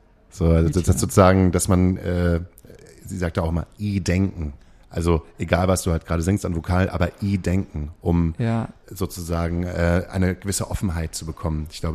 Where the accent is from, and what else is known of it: Lower Saxony, Germany